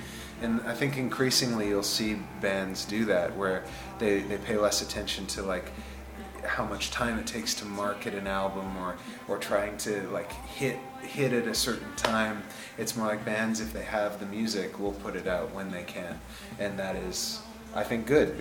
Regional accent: Vancouver, British Columbia, Canada; moved away as an adult; now in Montreal, Canada; You could say we're from Vancouver because obviously that's where we're from originally, but we've now lived in Montreal for like 6 years.

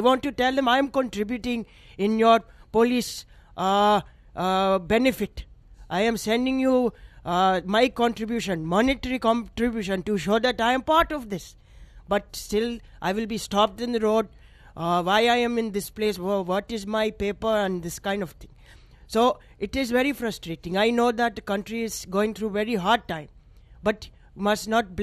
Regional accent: Pakistan; now in United States; I do tell people that as Pakistani-American, as a person who is coming here to only to work and raise our family without fear of war, political persecution

